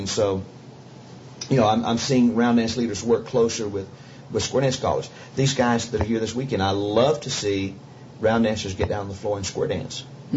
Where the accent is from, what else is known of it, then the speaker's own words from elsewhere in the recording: the South, United States; You know, I'm a little southern boy, born and bred in the South, man, and here I am.